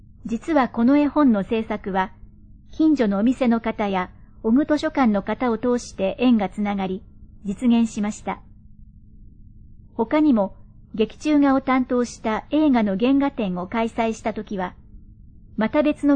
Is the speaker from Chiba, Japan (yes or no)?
no; Hokkaido, Japan; now in Tokyo, Japan; 私が生まれ育ったのは北海道なのですが、平成29年から荒川区に住んでいて、自宅はアトリエを兼ねています。